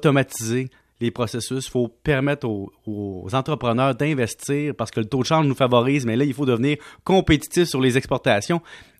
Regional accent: Quebec, Canada; mais je peux pas habiller ma famille en tant que Québécois moyen.

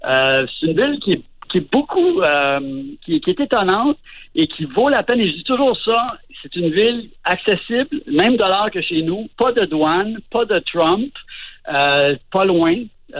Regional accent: Quebec, Canada; parfois qu'on a en tant que Québécois, à regarder de haut Toronto et tout ça.

